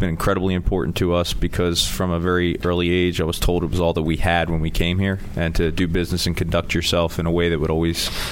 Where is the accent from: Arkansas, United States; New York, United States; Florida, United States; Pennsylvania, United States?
Pennsylvania, United States; Blue Bell; From Bluebell, Pennsylvania.